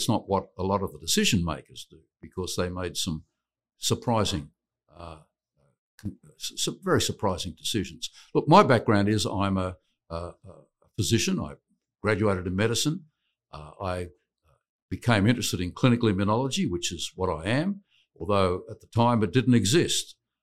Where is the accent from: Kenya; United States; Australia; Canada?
Australia; I'm actually from Australia.